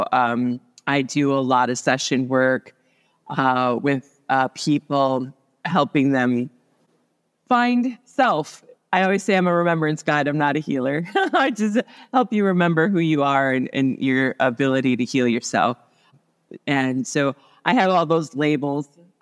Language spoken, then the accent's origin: English; Midwest, United States; born there; I was born in the Midwest on a large farm, which plays into my first death experience.